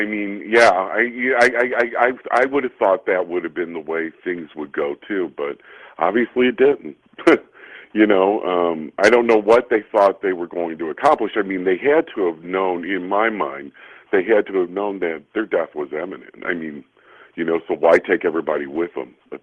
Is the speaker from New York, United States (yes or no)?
no; Washington, Missouri, United States; I was a kid from Washington, Missouri at that time. Union, Missouri is right next to Washington, but it's like light years apart.